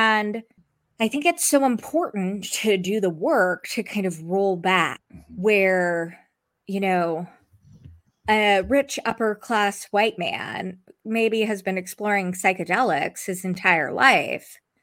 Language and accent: English; Nebraska, United States; I shared with you, I'm from Nebraska.